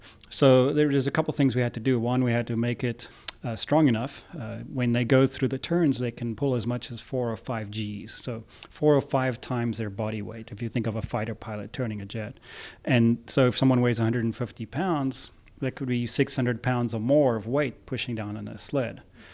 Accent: South Africa; I grew up in South Africa, and it's a very sports crazy country.

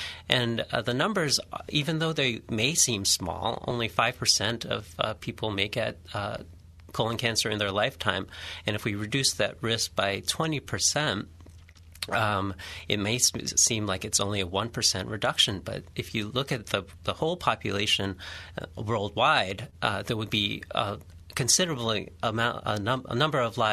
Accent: Philippines; I'm Filipino by culture, and there's a lot of smoked meat, processed meat, Spam for breakfast, corned beef for breakfast.

